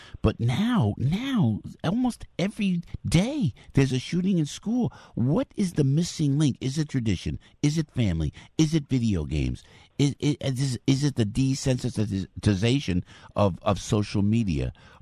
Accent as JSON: {"language": "English", "country": "United States", "said": "it's so frustrating and so upsetting for me as an American to open the microphone every morning"}